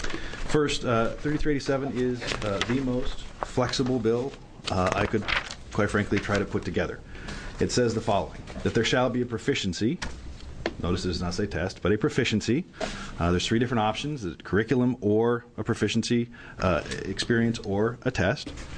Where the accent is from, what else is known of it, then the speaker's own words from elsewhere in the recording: United States; Now, again, I come from Polk County, so maybe, you know, you could argue the fact.